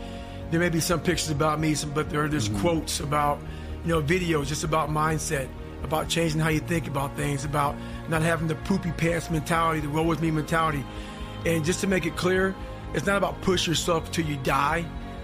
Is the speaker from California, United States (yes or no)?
no; Buffalo, New York, United States; born there; I was born in Buffalo, New York.